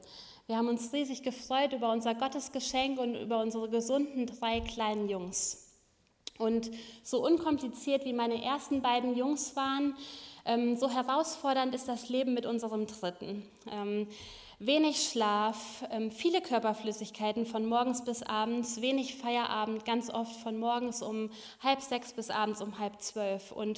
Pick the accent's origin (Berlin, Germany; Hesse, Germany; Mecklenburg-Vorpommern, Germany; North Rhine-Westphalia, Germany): Hesse, Germany; Ich komme ursprünglich aus Hessen.